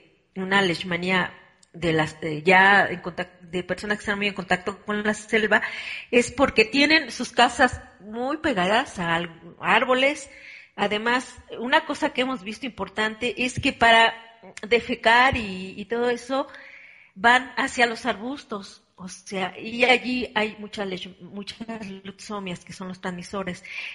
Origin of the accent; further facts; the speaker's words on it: Mexico; Y en mi país, pues, es bastante importante, aunque, fíjese, si usted me dice cuántos casos hay anuales en México, es difícil dárselo.